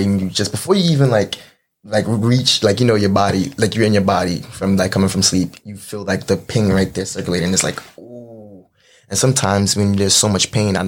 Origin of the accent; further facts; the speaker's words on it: Brooklyn, New York, United States; I'm from Brooklyn. I'm from Crown Heights, like raised in Crown Heights. Grew up in Sheepshead Bay.